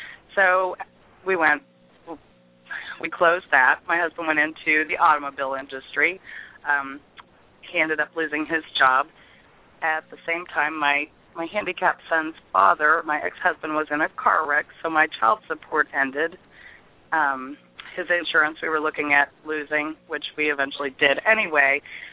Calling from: Missouri, United States; I'm calling from Missouri.

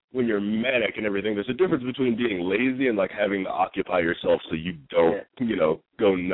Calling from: Canton, Ohio, United States; I'm calling from Canton, Ohio, at the moment.

